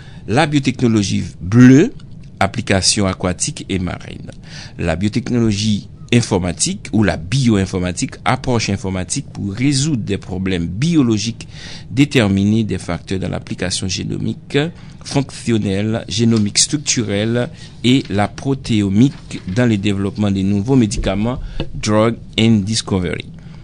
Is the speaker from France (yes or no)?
no; Haiti; Chez nous, en Haïti, par exemple